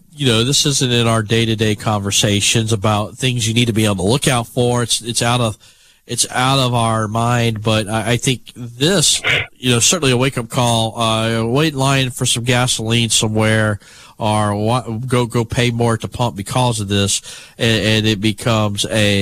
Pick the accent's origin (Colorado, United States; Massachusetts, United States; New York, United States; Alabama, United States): Alabama, United States; Pelham; And I grew up in Pelham, Alabama. I went to high school there.